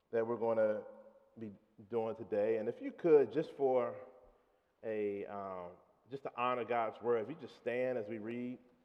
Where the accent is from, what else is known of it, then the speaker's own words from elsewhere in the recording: Chesterfield, Virginia, United States; I'm a Gen X, African-American male that I grew up in Chesterfield, but since I've owned a house, in Church Hill